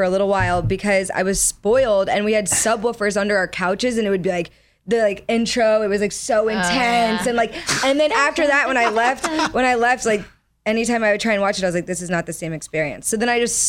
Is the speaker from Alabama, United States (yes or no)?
no; Oviedo, Florida, United States; No, I'm from Oviedo. It's a really small town.